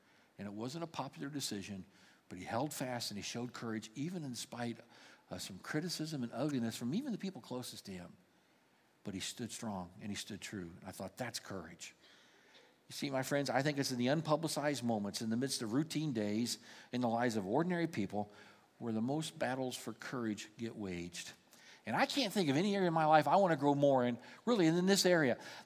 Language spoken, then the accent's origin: English; Indiana, United States; I grew up in Indiana. That's my team.